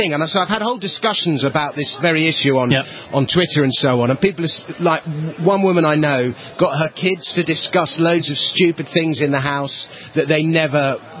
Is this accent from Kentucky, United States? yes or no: yes; Kentucky, United States; As you can tell by my accent, I'm from Kentucky.